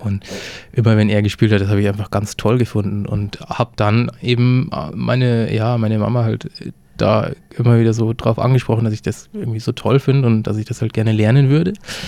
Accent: Dorfen, Bavaria, Germany; moved away as an adult; now in Zürich, Switzerland; Gut einem halben Jahr bin ich umgezogen nach Zürich und ja, komme aber eigentlich aus Oberbayern, aus einer kleinen Stadt, die heißt Dorfen. Kennt man also nicht. Ist im Osten von München, zwischen München und Passau kann man sagen.

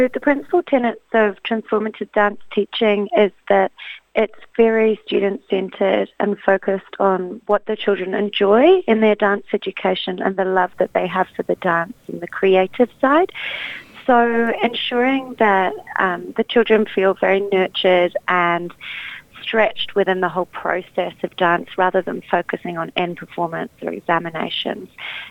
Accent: Wales, United Kingdom; also born or lived in New Zealand; I was born in Wales. So my mother is Welsh and my father is Kurdish. And I grew up between the UK and New Zealand.

